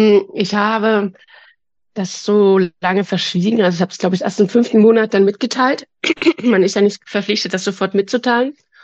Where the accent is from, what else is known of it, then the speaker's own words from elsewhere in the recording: Germany; born there; Ich bin das dritte Kind meiner Eltern und ich bin in der DDR geboren